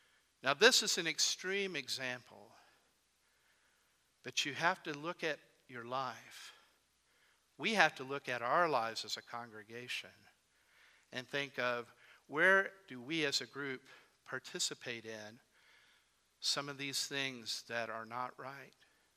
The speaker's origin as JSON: {"language": "English", "town": "Springfield", "region": "Missouri", "country": "United States", "tie": "born or raised there", "said": "the hometown, my hometown of Springfield, Missouri."}